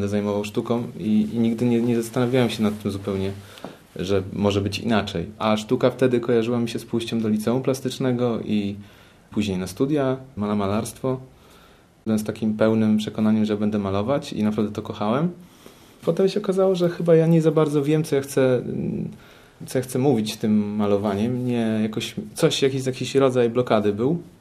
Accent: Bydgoszcz, Kuyavian-Pomeranian Voivodeship, Poland; bo ja jestem z Bydgoszczy

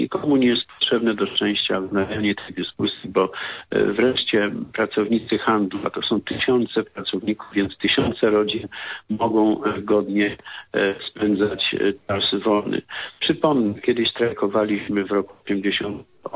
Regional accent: Subcarpathian Voivodeship, Poland; pochodzę z Podkarpacia.

